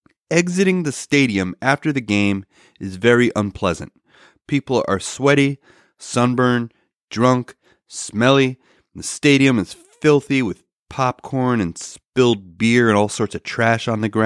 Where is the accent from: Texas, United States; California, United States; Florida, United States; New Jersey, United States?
New Jersey, United States; You see, I grew up in New Jersey, right in the shadow of New York, and I was a big baseball fan.